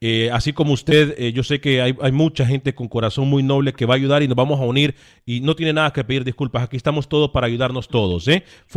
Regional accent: Honduras; Se lo digo yo como hondureño

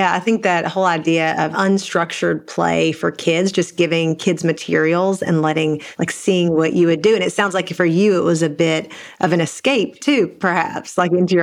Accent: Kentucky, United States; So I grew up in Eastern Kentucky in a really small town

